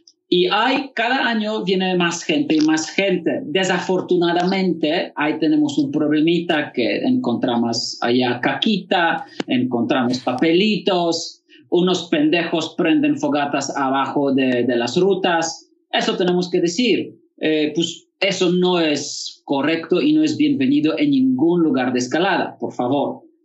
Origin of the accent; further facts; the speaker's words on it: Poland; Spanish is a second language; now in Querétaro, Mexico; Sí, soy originario polaco, soy de Polonia, llevo 14 años en México y 10 años en Querétaro.